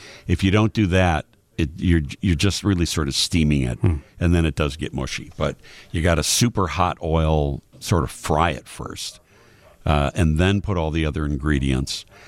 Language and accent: English; Chicago, Illinois, United States; But the way that I grew up in Chicago, ground beef with the beans and kind of, you know, traditional, slightly sweet.